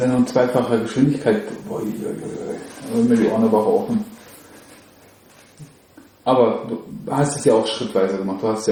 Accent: Potsdam, Brandenburg, Germany; also born or lived in Mecklenburg-Vorpommern; Also ich selber, ich bin zwar in Mecklenburg-Vorpommern geboren, aufgewachsen aber in Potsdam, also unweit von dem Studios

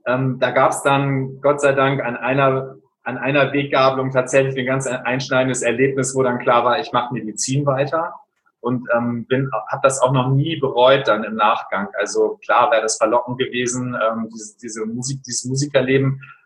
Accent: Lower Saxony, Germany; born or raised there; also born or lived in North Frisia / East Holstein

